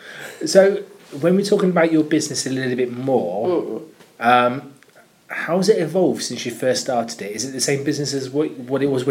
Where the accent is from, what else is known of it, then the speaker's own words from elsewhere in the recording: Leamington Spa, West Midlands, United Kingdom; now in Warwick, United Kingdom; I'm born and bred in Leamington as well.